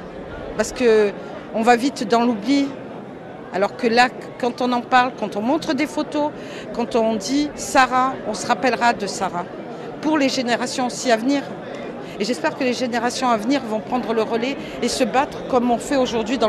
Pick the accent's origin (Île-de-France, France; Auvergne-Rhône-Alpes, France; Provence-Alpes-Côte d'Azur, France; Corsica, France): Provence-Alpes-Côte d'Azur, France; Marseille; born there; Moi, j'ai 53 ans, je suis née à Marseille.